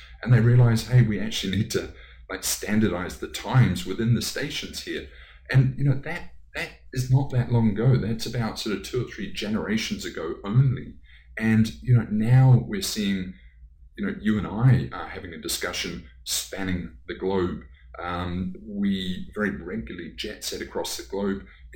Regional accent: New Zealand; moved away as an adult; also born or lived in Coventry / London; now in -; I left when I was about 3 years old, so I don't have a lot of original memories. I was raised then in New Zealand.

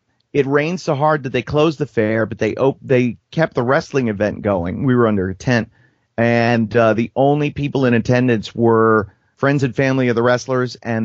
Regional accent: New York, United States; born there; no, I was born in New York.

